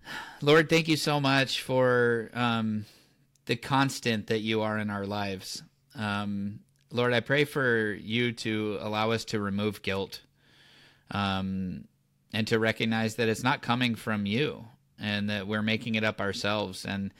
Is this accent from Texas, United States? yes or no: no; California, United States; oh, I'm from Southern California. This happens like 3 to 5 times a year.